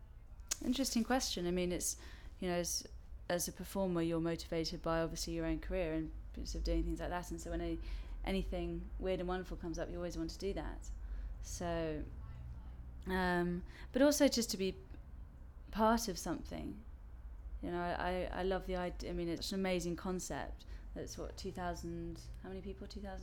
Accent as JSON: {"language": "English", "region": "London", "country": "United Kingdom", "said": "I'm 29 and I'm from London."}